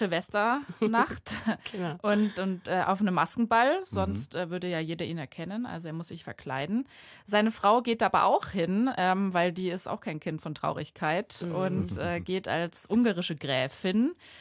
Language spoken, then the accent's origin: German; Bavaria, Germany; ich komme aus Bayern.